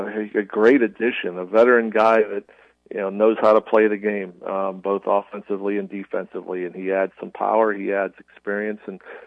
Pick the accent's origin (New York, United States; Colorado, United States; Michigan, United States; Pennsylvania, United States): Pennsylvania, United States; Pittsburgh; Myself, growing up in Pittsburgh, I was playing in the cold water.